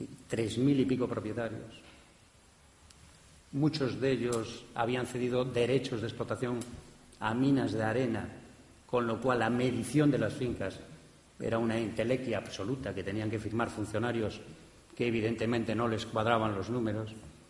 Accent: Lugo, Galicia, Spain; Yo que soy de Lugo

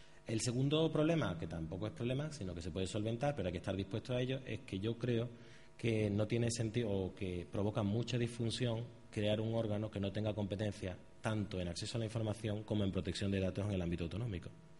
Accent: Andalusia, Spain; Piensen en Andalucía, de donde vengo.

